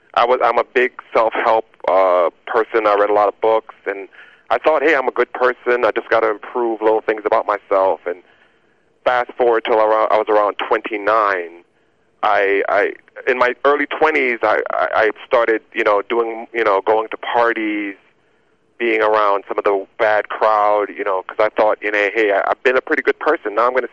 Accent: Jamaica; I was born in Jamaica, which is, it's a very religious country, although I wouldn't say necessarily they're truly believers, but we were raised on the Old Testament.

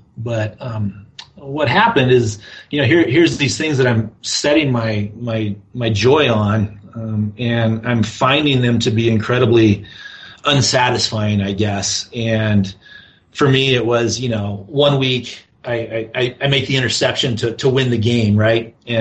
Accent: Fort Collins, Colorado, United States; Being here, I was raised in Fort Collins, just north of here, about 60 miles.

